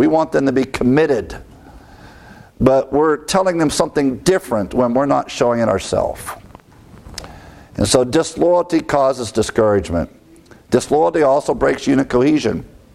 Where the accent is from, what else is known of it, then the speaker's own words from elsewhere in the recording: Ohio, United States; But growing up in Ohio when it's cold, and this time of year, everyone was sick.